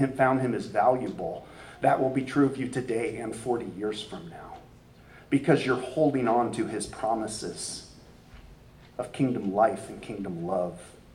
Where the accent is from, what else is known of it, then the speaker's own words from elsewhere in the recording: Crozet, Virginia, United States; come on, we come from Crozet. We're in the mountains.